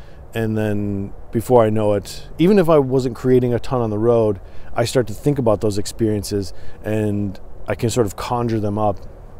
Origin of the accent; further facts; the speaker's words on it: Michigan, United States; born there; also born or lived in Portland; because I did live in Portland for a long time. And I am a West Coaster in part, even though I was born in Michigan.